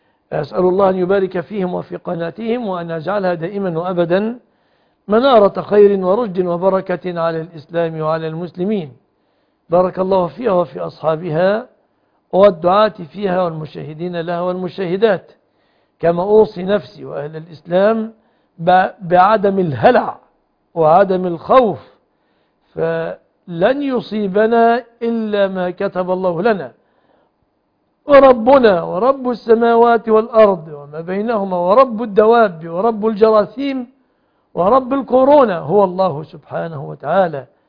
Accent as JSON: {"language": "Arabic", "country": "Egypt"}